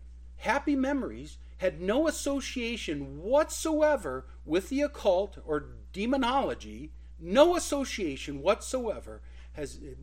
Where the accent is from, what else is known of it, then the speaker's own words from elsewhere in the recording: Detroit, Michigan, United States; Now, for me, growing up near Detroit as a little boy, my father always carved pumpkins.